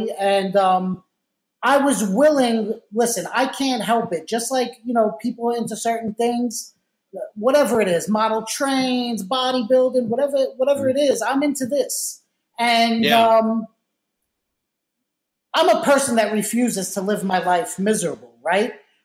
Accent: Brooklyn, New York, United States; also born or lived in Staten Island; I did. Yeah, I grew up in Brooklyn, so I was 14 years old. And then, you know, when you get a little bit of money, the family, they moved to Staten Island.

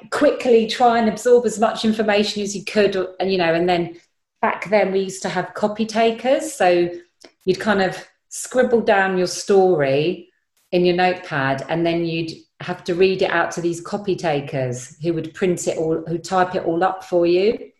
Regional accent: Southgate, London, United Kingdom; I just thought, well, I'm from Southgate. I'm, you know, that's where I'm from. I grew up in London. I'm British.

